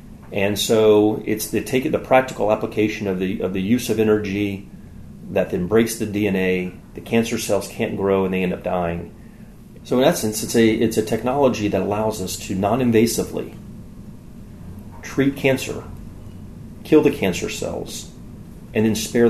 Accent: Atlanta, Georgia, United States; I'm from Atlanta, Georgia, and got into Emory Medical School there

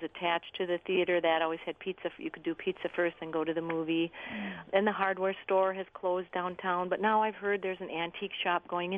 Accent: Deer River, Minnesota, United States; I love the small town, but I was raised in Deer River.

